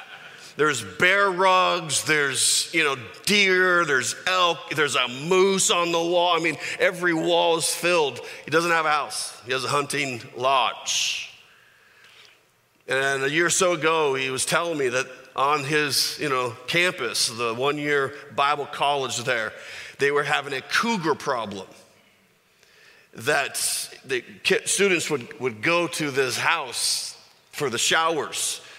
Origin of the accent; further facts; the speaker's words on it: San Jose, California, United States; I grew up in Santa Clara Valley, California, otherwise known as Silicon Valley. And you know, I just grew up in San Jose. I'm very comfortable with highways, concrete, traffic, and noise. That's my heritage.